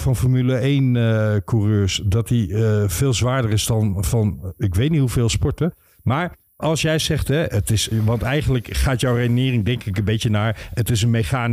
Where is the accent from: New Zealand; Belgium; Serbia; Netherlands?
Netherlands; in het schaatsen, wat wij als Nederlanders natuurlijk fijn vinden om te volgen